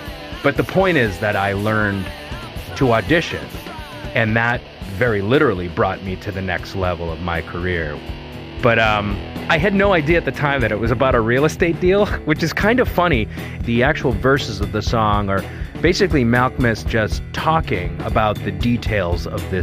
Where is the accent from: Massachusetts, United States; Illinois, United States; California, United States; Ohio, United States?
Massachusetts, United States; I was a scumbag from the South Shore of Boston.